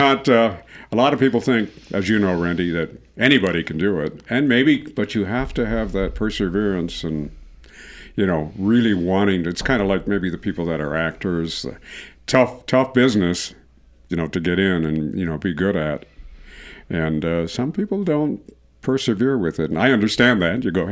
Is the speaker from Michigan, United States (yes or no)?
yes; Michigan, United States; When I grew up, there was just one radio station.